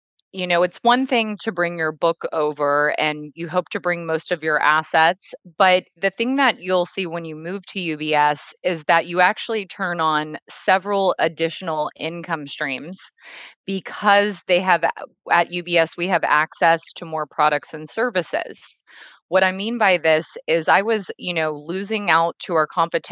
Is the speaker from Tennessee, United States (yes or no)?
no; Houston, Texas, United States; now in Santa Cruz, United States; Yeah, so I live in Santa Cruz, California, but I'm from Houston, Texas.